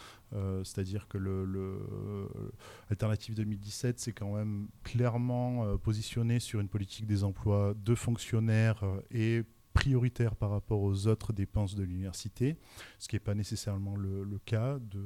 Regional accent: Marseille, Provence-Alpes-Côte d'Azur, France; now in Strasbourg, France; Et je me suis retrouvé donc dans ce département de Strasbourg, alors que je venais de Marseille

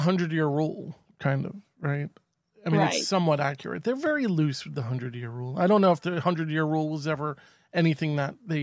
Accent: New York, United States; Not to get political, but I feel, as a New Yorker, I feel as though our governor is also in this position

